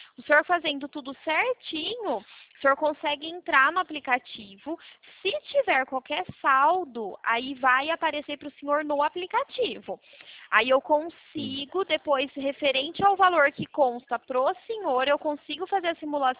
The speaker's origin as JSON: {"language": "Portuguese", "town": "Araras", "region": "São Paulo", "country": "Brazil", "said": "a gente é de Arara, São Paulo."}